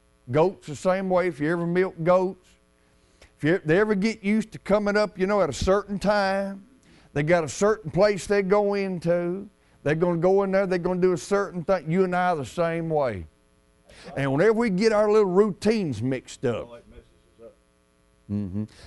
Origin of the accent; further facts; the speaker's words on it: Tennessee, United States; You know, I grew up down in Tennessee. They call it Tennessee Road, you know.